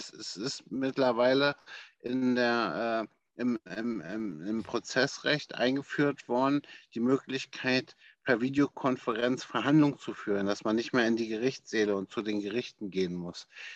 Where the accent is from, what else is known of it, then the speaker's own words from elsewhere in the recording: Berlin, Germany; ich lebe und liebe meine Heimatstadt hier in Berlin.